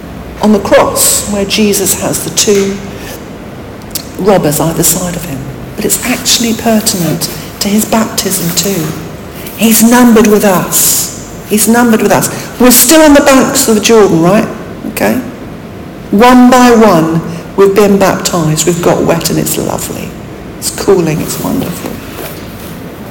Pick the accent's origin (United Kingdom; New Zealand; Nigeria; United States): United Kingdom; England; being English, British, we can be a bit too reserved in our thoughts about storytelling.